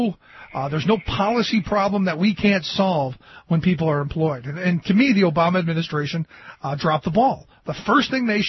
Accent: Cleveland, Ohio, United States; I grew up in Cleveland, home of the we'll give you tax abatement and free energy and free water and free everything.

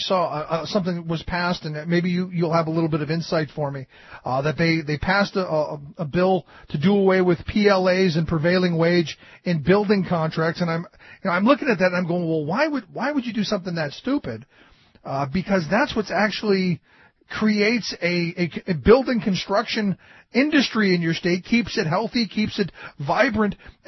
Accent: Cleveland, Ohio, United States; In Ohio, you know, and I'm from Cleveland

